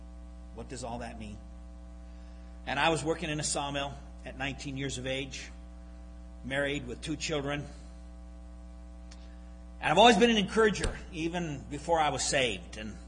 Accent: Anaconda, Montana, United States; I was raised in the Anaconda area. My earliest memories of life are of being in the bar with my dad.

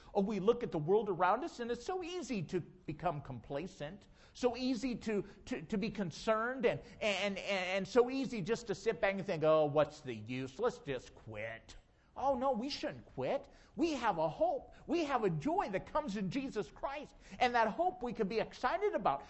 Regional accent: South Dakota, United States; Well, as a young person growing up in the Black Hills of South Dakota, I grew up in a pastor's home.

